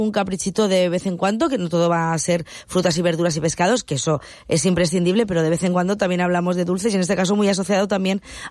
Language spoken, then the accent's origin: Spanish; Benidorm, Valencian Community, Spain; los que somos de Benidorm hemos tenido familias que trabajaban en cosas relacionadas con el turismo